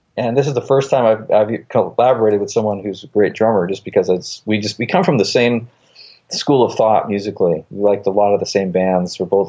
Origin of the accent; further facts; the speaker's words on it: Idaho, United States; also born or lived in New Jersey; So I spent a lot of my childhood there, but I also spent it in Idaho, living on a ranch farm and horses and animals. And that was a great, great place to grow up. That was up to the age of 10.